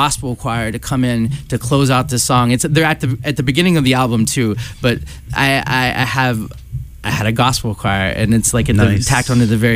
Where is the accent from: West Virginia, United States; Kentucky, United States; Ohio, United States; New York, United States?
West Virginia, United States; I grew up in West Virginia